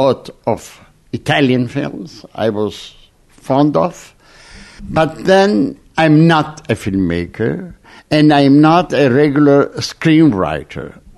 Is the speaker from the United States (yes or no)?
no; Istanbul, Turkey; I grew up in Istanbul in the 40s and 50s